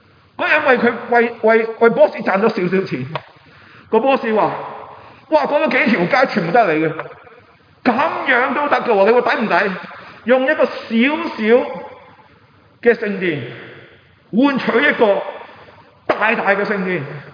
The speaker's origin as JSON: {"language": "Chinese", "country": "Hong Kong", "said": "我是香港人"}